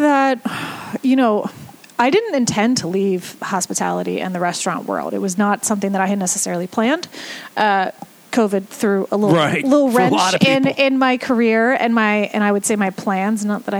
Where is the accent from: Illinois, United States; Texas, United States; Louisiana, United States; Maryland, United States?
Maryland, United States; I grew up in Maryland. I grew up in Howard County, and I started working here shortly after college.